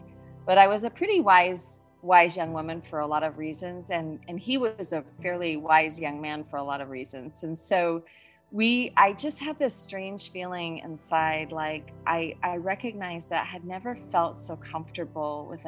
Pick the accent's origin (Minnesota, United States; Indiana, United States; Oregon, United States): Oregon, United States; And I came from Oregon, he was from Northern California.